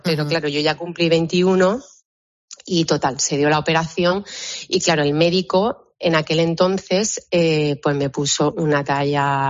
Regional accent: Marbella, Andalusia, Spain; fue pionera yo de mi grupo en Marbella, porque yo soy de Marbella

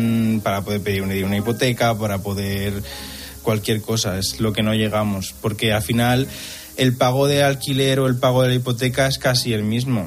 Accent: Albacete, Castilla-La Mancha, Spain; now in Madrid, Spain; Yo llevo muchos años viviendo fuera de casa, pero en Albacete. Yo soy de Albacete. Y ahora, pues, vi en Madrid un poquito mejor de oportunidad laboral y entonces me he venido para Madrid.

